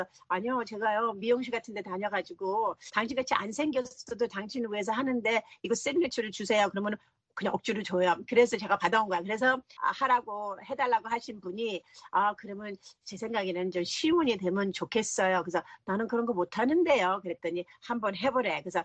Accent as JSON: {"language": "Korean", "country": "South Korea", "tie": "born or raised there", "said": "한국이 나의 고향이고 우리 엄마가 한국피가 제가 한국피가 있기 때문에 그래서 저는 겉은 한국 사람 아니지만 속은 더 한국 그 풍습이 더 있어요 저한테는."}